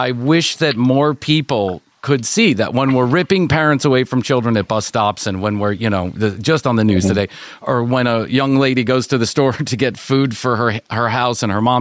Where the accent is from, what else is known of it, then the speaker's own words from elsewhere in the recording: Chicago, Illinois, United States; just because of the way that I was raised in Chicago